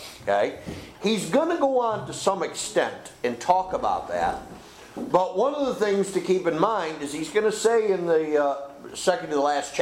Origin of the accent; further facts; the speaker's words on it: Machias, Maine, United States; You know, I always remember growing up in Machias, you know, a mile and a half out of town and such, and never with the town kids